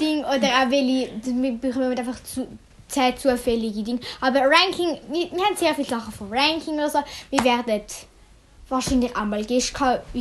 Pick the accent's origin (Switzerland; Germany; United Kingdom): Switzerland; Wir kommen beide aus der Schweiz, Kanton werden wir nicht sagen.